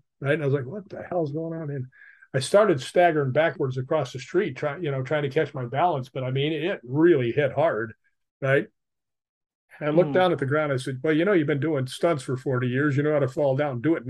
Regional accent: Chicago, Illinois, United States; I grew up in Chicago, and I'm like, ah, God, I love this, right?

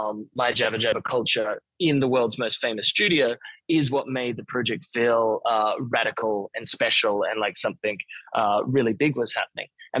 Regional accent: Newcastle, New South Wales, Australia; also born or lived in Perth, Australia; But grew up on the East Coast because Mum moved over to Newcastle to be closer to my dad when I was, you know, only 1 year old. So I kind of grew up across Newcastle and Sydney and Gloucester and finally moved up to the Gold Coast towards the end of high school.

